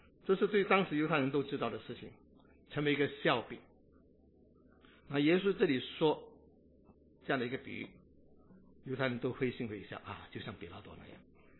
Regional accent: Singapore; 我新加坡人说花还是头

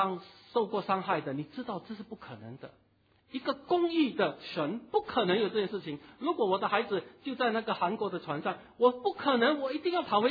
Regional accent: China; 但是我们中国人很注意到，我们一定要孝敬父母

